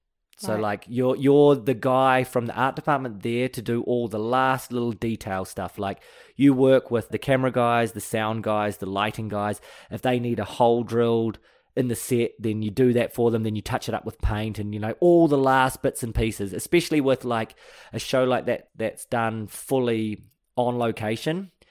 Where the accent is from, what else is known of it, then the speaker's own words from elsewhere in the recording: New Zealand; I come from New Zealand, so we're brought up with like a mindset of like, we don't have any of that weird shit that Australia has, you know?